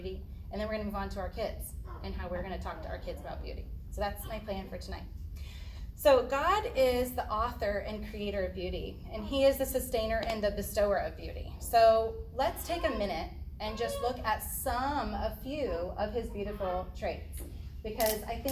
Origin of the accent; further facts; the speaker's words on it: California, United States; And I'm from California